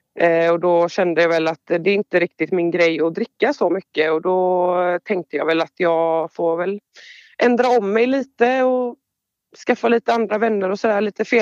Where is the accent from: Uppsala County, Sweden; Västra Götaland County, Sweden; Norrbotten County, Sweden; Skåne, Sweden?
Västra Götaland County, Sweden; Körn; now in Gothenburg, Sweden; Jag är inte uppvuxen i Göteborg, men jag bor här nu. Jag är från Körn innan, en liten ö utanför Göteborg.